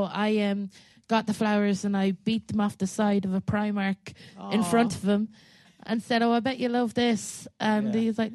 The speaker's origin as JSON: {"language": "English", "region": "Leinster", "country": "Ireland", "said": "So I come from Westmead, which is like one county away from this underage disco."}